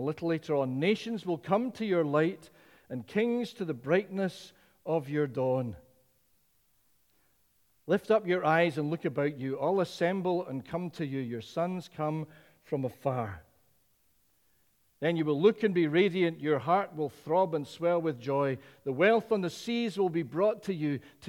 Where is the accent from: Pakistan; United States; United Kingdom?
United Kingdom; Edinburgh, Scotland; I was born and brought up in Edinburgh. I've lived most of my life in the West more than I did in Edinburgh. And I've not lived a huge amount of time. You know, I'm not a country guy. I'm not a green welly bloke.